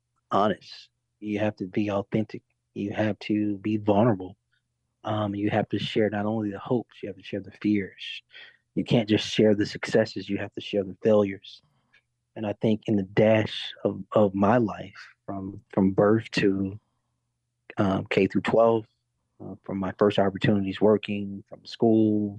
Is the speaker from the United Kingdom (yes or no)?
no; Birmingham, Alabama, United States; a love letter to my hometown, city that was I was born and raised in, the city where I grew up in a house that was never less than 8 people.